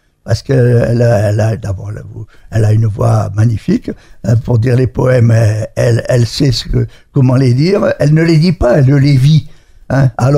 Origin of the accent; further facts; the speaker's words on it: Southern France, France; accent: southern French; moi je suis plutôt, à mon accent vous l'avez reconnu, un gars du Sud